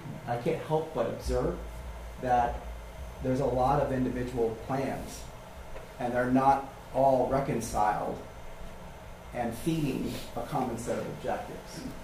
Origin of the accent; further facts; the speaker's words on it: Columbus, Ohio, United States; I mean, I'm from Columbus, right? We're doing work in Columbus.